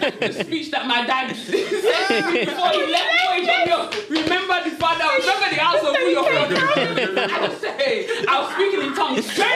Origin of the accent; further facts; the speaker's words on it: East of England, United Kingdom; I'm from Essex, so I'm not in these, I'm not on any road. I'm just like, country lanes.